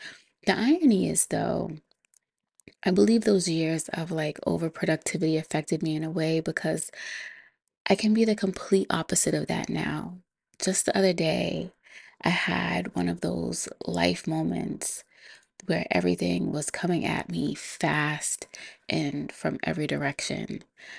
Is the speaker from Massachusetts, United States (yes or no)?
yes; Boston, Massachusetts, United States; She's an artist from my hometown in Boston